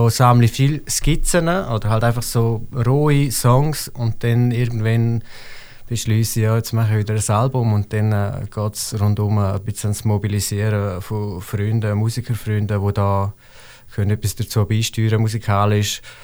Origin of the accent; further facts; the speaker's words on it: Switzerland; first language Swiss German; nicht einen bestimmten Grund, dass ich jetzt Schweizerdeutsch verachten oder so. Ich meine, das ist meine Muttersprache.